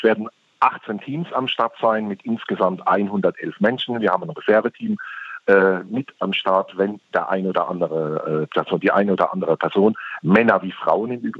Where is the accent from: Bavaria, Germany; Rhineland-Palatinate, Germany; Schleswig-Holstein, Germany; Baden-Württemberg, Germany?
Rhineland-Palatinate, Germany; Also als Pfälzer trinkt man ja gerne den einen oder anderen Schorle.